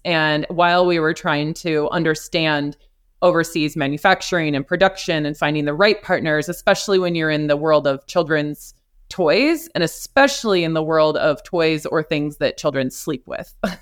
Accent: Portland, Oregon, United States; We're from the Pacific Northwest near Portland, Oregon. So Bigfoot, some people really believe in him out here.

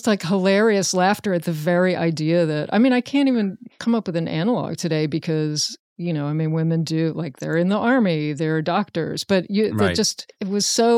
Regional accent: Richmond, Virginia, United States; Richmond.

